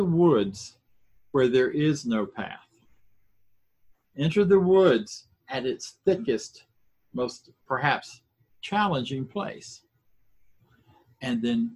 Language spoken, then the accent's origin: English; Florida, United States; I grew up in Florida. We used to do a lot of rambling through the swamp.